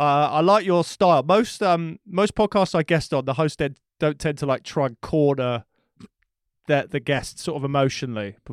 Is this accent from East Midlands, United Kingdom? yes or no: no; Brighton, South East England, United Kingdom; the truth is I grew up in Brighton, so it was never like a local team